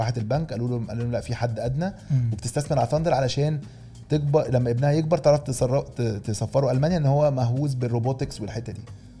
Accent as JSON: {"language": "Arabic", "country": "Egypt", "said": "فهو الهدف في الآخر احنا من مصر بس كلنا كمصريين ننتمي إلى الوطن العربي."}